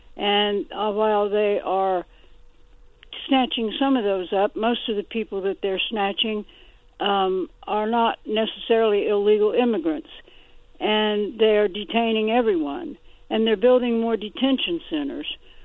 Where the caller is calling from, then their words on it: Ohio, United States; I'm calling from Ohio.